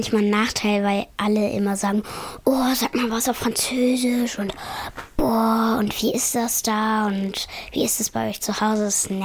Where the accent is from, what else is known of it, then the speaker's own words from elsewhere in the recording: Germany; Mein Heimatland ist ja eigentlich Deutschland, aber ich könnte tatsächlich mich auch entscheiden dafür, dass ich in Frankreich lebe.